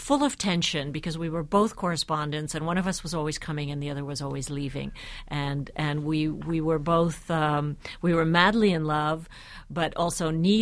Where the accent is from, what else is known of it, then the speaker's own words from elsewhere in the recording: Budapest, Hungary; moved away; And Paris was Europe, and Paris was only a couple of hours from my hometown of Budapest.